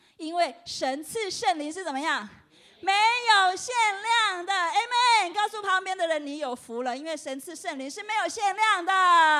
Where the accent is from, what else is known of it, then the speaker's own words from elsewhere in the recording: China; now in United States; 我们中国人很喜欢发达，对不对？